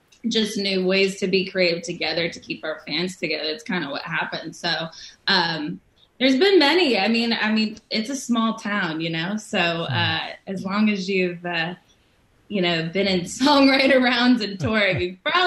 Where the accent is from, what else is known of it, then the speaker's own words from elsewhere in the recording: Pennsylvania, United States; But the country music, as far as my hometown, I mean, you might have Philadelphia and Pittsburgh, but the rest of Pennsylvania is highly rural. So it's definitely country.